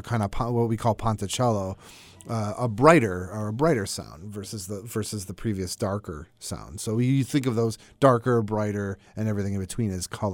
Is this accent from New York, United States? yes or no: yes; Buffalo, New York, United States; Growing up in Buffalo, New York, my mother was working as a secretary at the time for the library at my elementary school